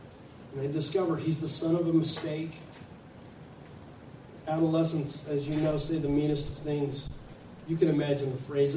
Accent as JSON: {"language": "English", "region": "Scotland", "country": "United Kingdom", "said": "He's Hispanic, brown, and I'm Scottish, pink."}